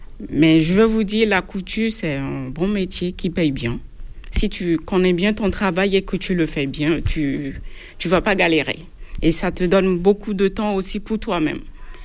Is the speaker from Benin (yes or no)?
yes; Benin; now in France; je suis couturière, j'ai 38 ans, je suis béninoise. J'ai travaillé dans la couture pendant 15 ans et ça fait 5 ans que je suis en France